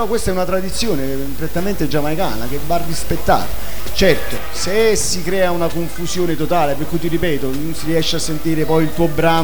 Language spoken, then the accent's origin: Italian; Campania, Italy; perché noi siamo napoletani, se non cantammo murimmo